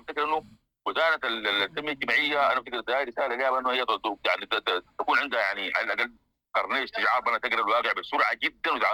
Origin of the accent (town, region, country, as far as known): Sudan